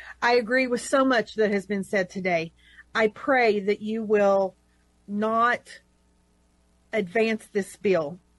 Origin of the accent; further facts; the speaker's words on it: Soda Springs, Idaho, United States; I'm from Soda Springs, Idaho, District 35.